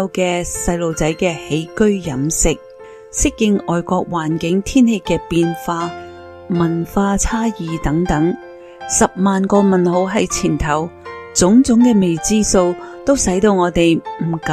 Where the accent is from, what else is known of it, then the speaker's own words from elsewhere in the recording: Hong Kong; 我和我先生都是土生土长的香港人，30多年来在这个熟悉的地方生活